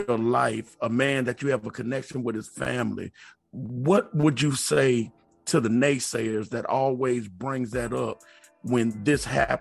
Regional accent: San Antonio, Texas, United States; I'm from San Antonio, graduated, and we get pulled over after a football game

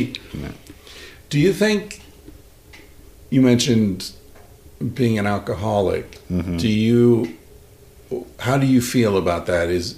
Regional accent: Ireland; I just got used to it in Spain, you know. And I'm Irish, so I think there's a proclivity to...

